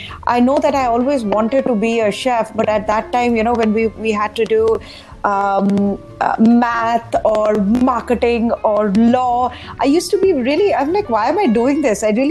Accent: Ranchi, Jharkhand, India; also born or lived in Ludhiana, Punjab; I was born in Ludhiana in Punjab, and I grew up in Ranchi, which is it's in Jharkhand now. It used to be in Bihar when I was a kid.

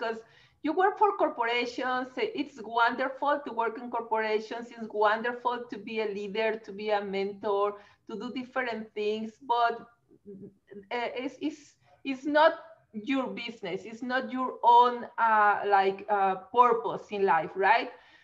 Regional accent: Mexico; English is a second language; since I am originally from Mexico, as you can see in my accent, right? So I am from Mexico.

